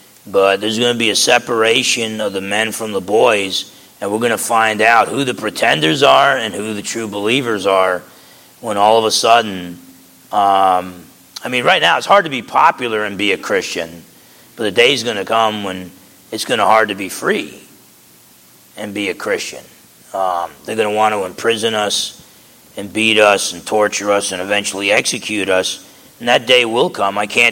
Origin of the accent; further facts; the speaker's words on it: New Jersey, United States; growing up in New Jersey, when you bragged, you told people about, you know, you'd brag about the three guys you beat up.